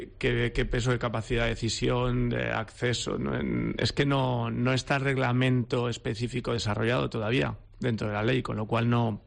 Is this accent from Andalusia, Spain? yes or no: yes; Seville, Andalusia, Spain; born there; Yo, de hecho, nací en Sevilla, pero mi familia es de Sevilla y de Huelva.